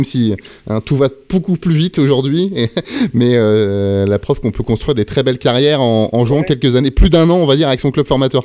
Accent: Le Havre, Normandy, France; quand on est originaire du Havre, quand on est originaire de la région

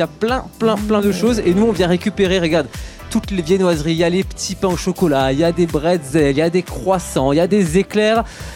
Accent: Lutterbach, Grand Est, France; on a Lutterbach, c'est mon fief, c'est là où j'ai vécu.

